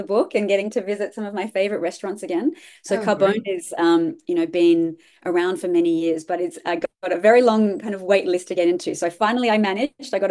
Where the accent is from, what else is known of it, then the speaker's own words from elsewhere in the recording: Australia; now in New York, United States; As an Australian, I feel so honored to be writing about such an iconic city.